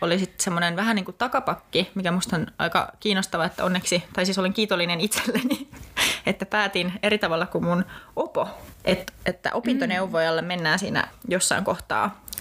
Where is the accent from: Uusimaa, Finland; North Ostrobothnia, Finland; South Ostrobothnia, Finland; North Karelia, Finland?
Uusimaa, Finland; Espoo; Oon itse kotoisin Espoosta, ihana kaupunki